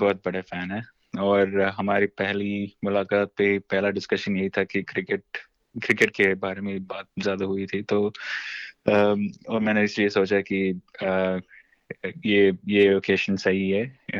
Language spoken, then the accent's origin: Hindi; Bengaluru, Karnataka, India; now in Melbourne, Australia; मैं बेंगलुरु से हूँ और यहाँ पे मैं ऑस्ट्रेलिया में 4 साल से हूँ। और सिडनी में 200 एक्चुअली मेलबर्न में रहता हूँ मैं।